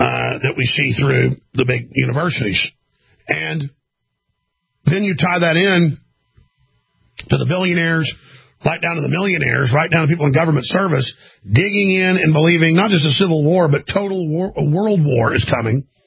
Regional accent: Texas, United States; I'm an American, I'm a Texan, I'm a Christian.

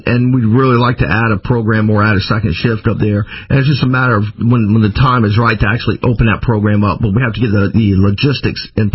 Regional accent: the South, United States; You know, me, I grew up in the South. I like it hot. The humidity doesn't bother me.

